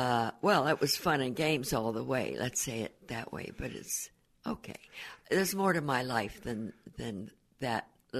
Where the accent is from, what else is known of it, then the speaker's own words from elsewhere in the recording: Santa Monica, California, United States; born there; Well, I was born in Santa Monica in 1910. My mother was born in Selma, California, which is in the great San Joaquin Valley.